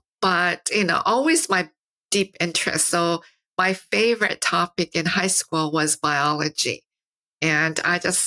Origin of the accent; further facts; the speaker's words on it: Toronto, Ontario, Canada; I grew up in Toronto, Canada, and we had grade 13 at the time.